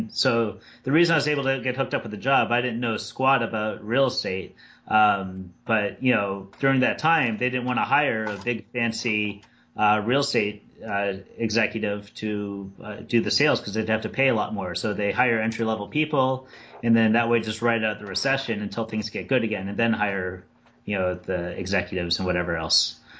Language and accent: English; Bermuda; I'm originally from Bermuda. So I still have a lot of family down there and whatnot.